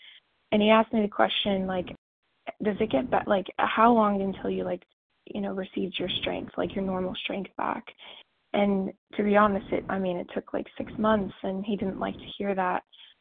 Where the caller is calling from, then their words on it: Texas, United States; in Texas as well.